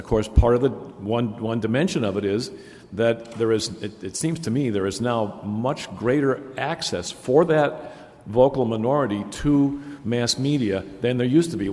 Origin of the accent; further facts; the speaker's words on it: Boston, Massachusetts, United States; from Boston, and I have heard of Louis Agassiz.